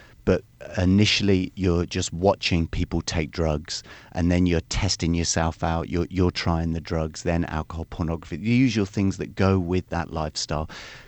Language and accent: English; England, United Kingdom; born there; from Dublin, Ireland, and moved over to England, where he met my mom and had our children there. So I was born in England.